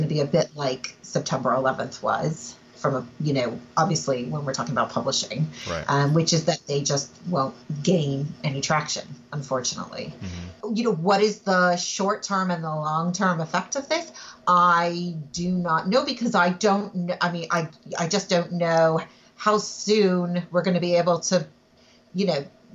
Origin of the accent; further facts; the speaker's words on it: Ann Arbor, Michigan, United States; So I was not born in Michigan, but I grew up in Ann Arbor, Michigan.